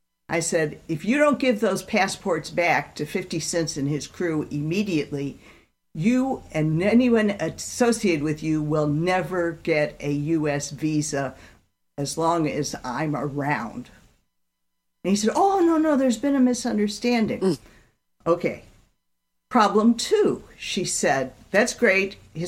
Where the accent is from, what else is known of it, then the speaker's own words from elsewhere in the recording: Detroit, Michigan, United States; we need representatives from the Midwest. I grew up in Detroit.